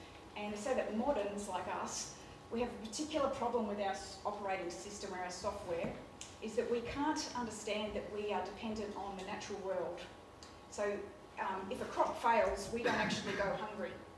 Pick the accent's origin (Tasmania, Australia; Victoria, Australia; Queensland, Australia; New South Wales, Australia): Victoria, Australia; Ballarat; And also, I come from Ballarat